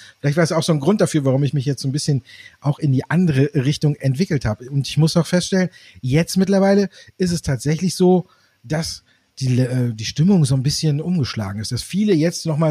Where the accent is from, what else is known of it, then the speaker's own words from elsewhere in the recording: Düsseldorf, North Rhine-Westphalia, Germany; born there; also born or lived in Bavaria; bin wieder zurück in die Heimat. Als geborener Düsseldorfer war ich ja lange Zeit dann im Asylbereich quasi in Bayern unterwegs und dann bin ich wieder zurückgekommen